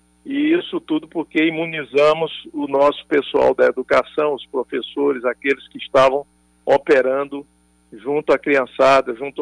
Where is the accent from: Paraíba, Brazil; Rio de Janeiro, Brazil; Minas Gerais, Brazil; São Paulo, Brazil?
Paraíba, Brazil; Pedra de Fogo; em favor da minha terra natal, Pedra de Fogo